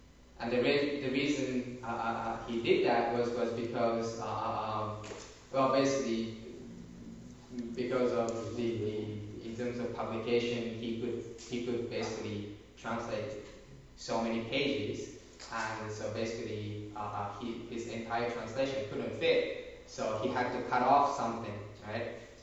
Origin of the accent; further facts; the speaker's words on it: Japan; In Japan, I'm from Japan, native.